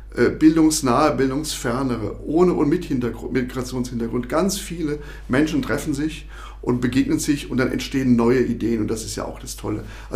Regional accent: Rhineland-Palatinate, Germany; now in Thuringia, Germany; Ich bin ja gefühlt jetzt schon wieder seit 30 Jahren fast in Thüringen, also Thüringer geworden, aber ich komme aus dem Ursprungsland der offenen Kanäle, aus Rheinland-Pfalz.

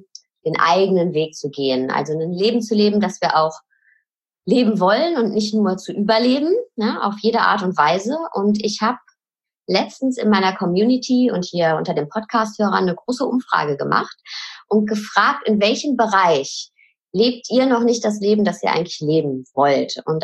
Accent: North Rhine-Westphalia, Germany; Sie ist wie ich ein Kind des Ruhrpots

